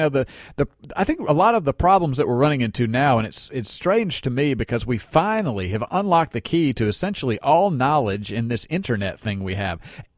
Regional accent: Mississippi, United States; also born or lived in New York; I was born in New York, only lived there for a few years, and came down and lived most of my life in Mississippi. So I'm a Southerner, but I'm definitely not a country boy.

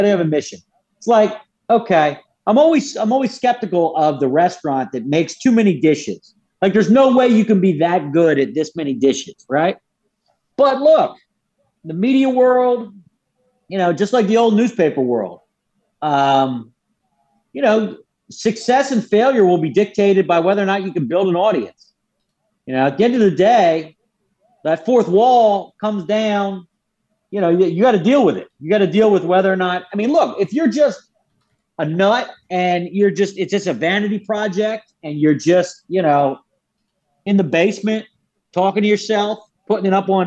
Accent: Philadelphia, Pennsylvania, United States; I'm an Irish Catholic guy from Philadelphia, right?

